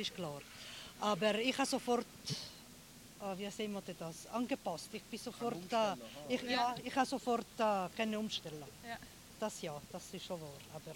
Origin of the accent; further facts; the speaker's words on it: Italy; German is a second language; Ich als Italienerin